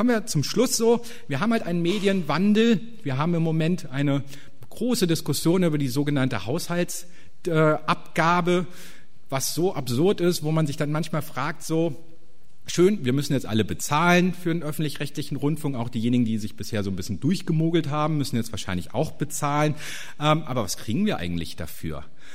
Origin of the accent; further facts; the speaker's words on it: North Rhine-Westphalia, Germany; Ich bin hier ganz in der Nähe aufgewachsen, aber das war halt dann auch noch, also ich kenne halt NRW und den Schulbereich